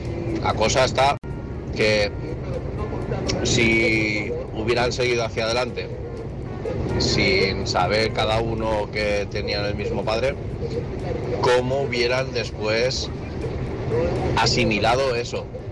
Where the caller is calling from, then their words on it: Lleida, Catalonia, Spain; de Lleida, en ruta.